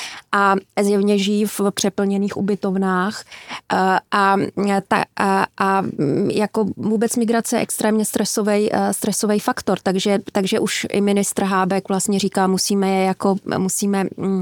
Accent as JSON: {"language": "Czech", "country": "Austria", "tie": "born or raised there", "said": "vyrůstala jsem v Rakousku"}